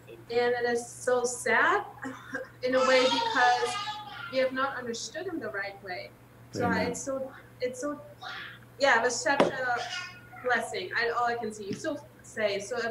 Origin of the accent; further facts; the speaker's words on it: Germany; I'm from Germany originally.